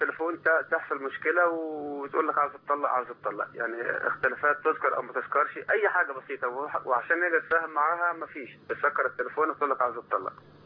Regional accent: Egypt; now in Jordan; انا يعني مصري بس شغال في الاردن.

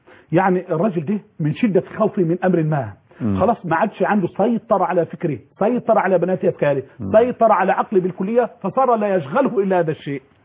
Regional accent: Egypt; عندنا في مصر

